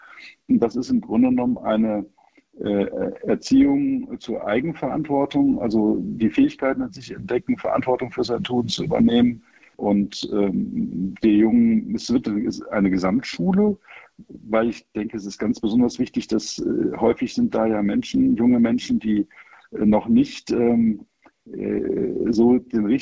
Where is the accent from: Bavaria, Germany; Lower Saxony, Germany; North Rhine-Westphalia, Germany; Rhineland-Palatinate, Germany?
Rhineland-Palatinate, Germany; Koblenz; born there; ich bin in Koblenz geboren, also meine Eltern, mein Vater aus Stettin, Pommern nach dem Krieg eben nicht mehr Deutsch. Und meine Mutter aus München